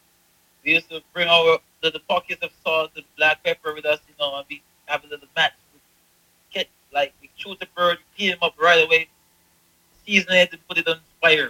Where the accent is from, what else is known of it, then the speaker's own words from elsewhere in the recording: Sagamore, Westmoreland, Jamaica; Yes, so I was born and raised here in Jamaica from a local community in Westmoreland. Okay. That's on the western region of Jamaica. I'm from Sagamore.